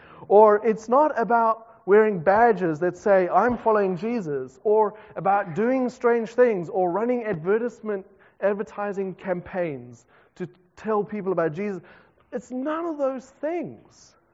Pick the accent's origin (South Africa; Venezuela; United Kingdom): South Africa; now in New Zealand; Now, almost as a migrant, as a South African, almost every person that I meet in New Zealand for the first time will always say some variation of this to me. They'll say, I can tell you're not born here.